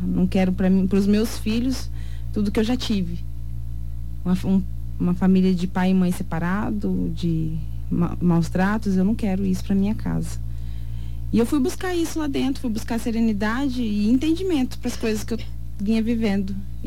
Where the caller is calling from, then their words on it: Nova Alvorada do Sul, Mato Grosso do Sul, Brazil; Nova Alvorada do Sul.